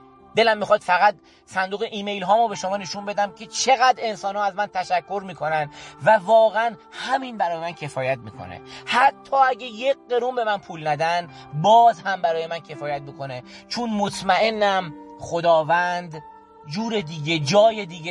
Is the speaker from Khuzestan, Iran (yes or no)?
no; Garmsar, Semnan, Iran; خودم بچه گرمسار هستم